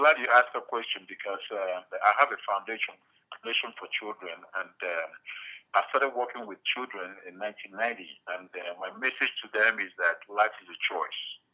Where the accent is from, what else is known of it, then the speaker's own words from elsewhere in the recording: Nigeria; moved away as an adult; now in United States; Well, as you know, I'm from Nigeria. I grew up in Nigeria. I was born over there. I'd never actually been outside of Nigeria until I came to the U.S. I came out here right after high school.